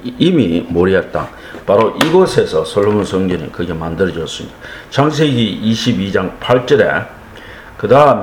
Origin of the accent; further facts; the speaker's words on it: South Korea; 저를 한국인으로 한국 땅에 태어나게 하셔서 또 한국어를 배우게 하고